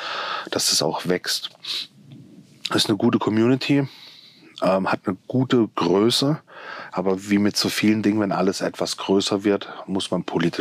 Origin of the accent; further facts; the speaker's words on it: Rastatt, Baden-Württemberg, Germany; Ich bin in Rastatt geboren, das ist neben Karlsruhe, weißt, da auch geboren und aufgewachsen, lebe immer noch dort.